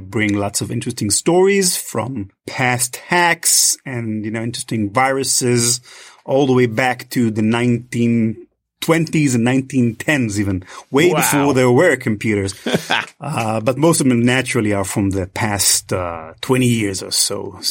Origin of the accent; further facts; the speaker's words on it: Israel; So I'm originally from Israel, as some of you may be noticing from my accent.